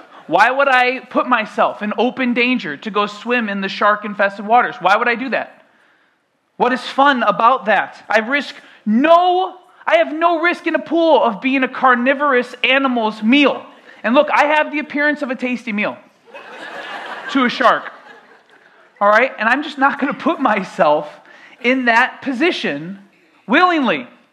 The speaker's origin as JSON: {"language": "English", "region": "Midwest", "country": "United States", "moved": "yes", "lives_now": "Florida, United States", "said": "I'm not originally from Florida. My family moved here in 2000 from the north, from the Midwest, but I've lived here long enough that now I consider myself from Florida, I would say."}